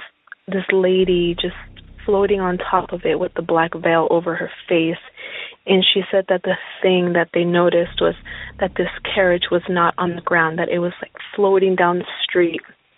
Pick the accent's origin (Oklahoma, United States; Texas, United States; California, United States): California, United States; Highland; I'm from Highland, California.